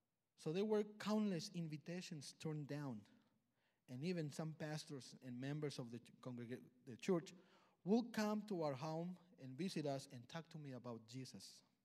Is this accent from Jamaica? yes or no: no; Mexico; I'm from Mexico, and I have been attending FBC for almost a year.